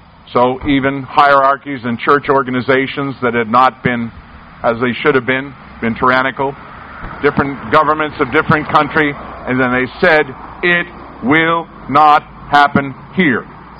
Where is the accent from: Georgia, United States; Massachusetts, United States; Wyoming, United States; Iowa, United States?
Massachusetts, United States; also born or lived in New Hampshire; I may talk fast, but I'm not a New Yorker. I'm a native New Englander from Massachusetts and New Hampshire.